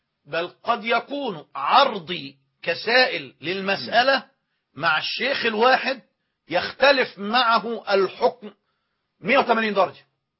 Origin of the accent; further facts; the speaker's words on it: Egypt; بالمعنى المفهوم لدينا كمصريين